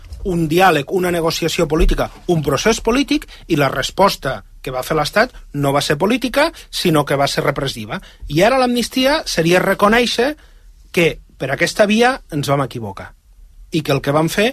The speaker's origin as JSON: {"language": "Catalan", "region": "Catalonia", "country": "Spain", "said": "Regeix a Catalunya un estatut que els ciutadans de Catalunya no hem votat."}